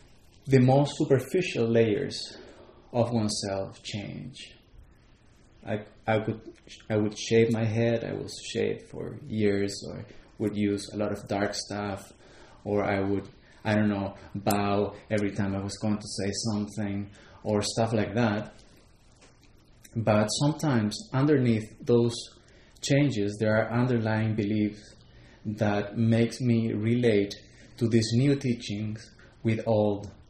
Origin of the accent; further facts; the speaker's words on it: Chile; I was raised Catholic in Chile